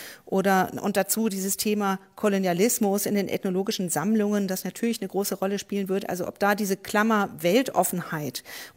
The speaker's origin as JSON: {"language": "German", "region": "Berlin", "country": "Germany"}